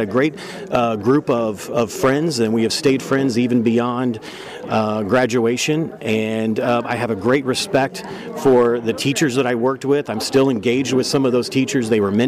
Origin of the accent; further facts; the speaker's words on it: Moberly, Missouri, United States; I have fond memories of growing up in Moberly. I think it was a fantastic childhood for me.